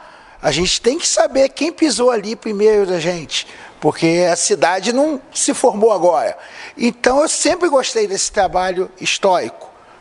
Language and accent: Portuguese; Rio de Janeiro, Brazil; born there; also born or lived in Campos dos Goytacazes; voltei para a capital, onde eu nasci, no Rio de Janeiro